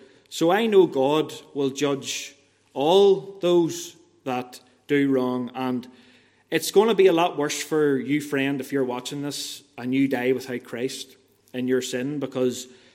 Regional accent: Banbridge, Northern Ireland, United Kingdom; So that's where I said at the start, I'm from Bonbridge. I grew up in Bonbridge.

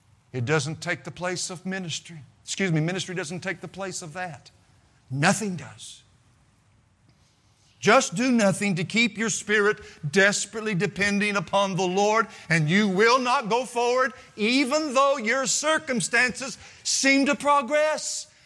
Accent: Missouri, United States; growing up in the Ozarks of the southwest part of Missouri, I used to swim a lot in rivers.

